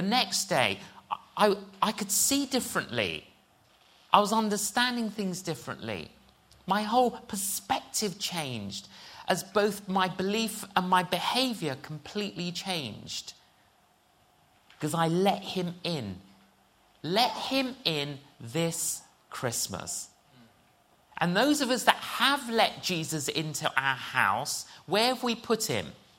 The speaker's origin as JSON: {"language": "English", "region": "London", "country": "United Kingdom", "tie": "born or raised there", "said": "I grew up in London."}